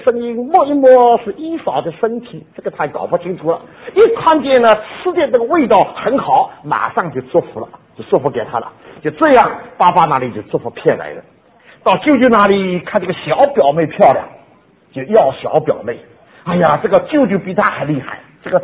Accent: Shanghai, China; 我们上海人的话很对的

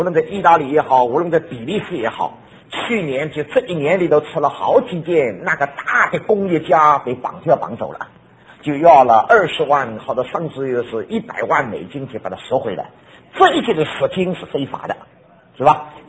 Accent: Taiwan; 我们从台湾来的哈，

